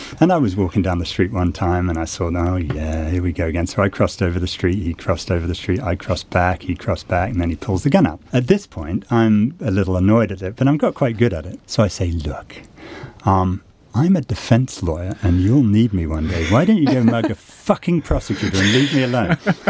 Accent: United States; By the way, I'm an American and I didn't vote for him.

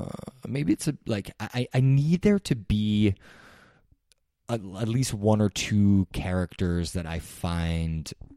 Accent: New York City, New York, United States; I grew up in New York City, so it's like I'm really tuned in when these people that are not native New Yorkers are trying to like explain to you like how like the Hamptons works

